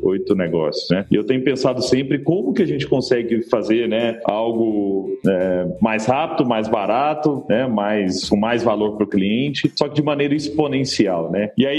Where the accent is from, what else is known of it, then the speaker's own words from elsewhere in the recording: Araguari, Minas Gerais, Brazil; born there; E ele acabou indo para Araguari, que é onde eu nasci, né, no Triângulo Mineiro